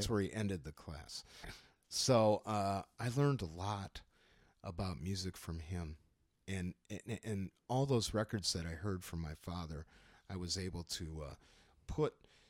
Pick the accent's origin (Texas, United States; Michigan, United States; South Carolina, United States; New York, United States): Michigan, United States; Marquette; I grew up in Upper Michigan, the Upper Peninsula in Marquette, Michigan. This is a small college town, the largest town in the UP.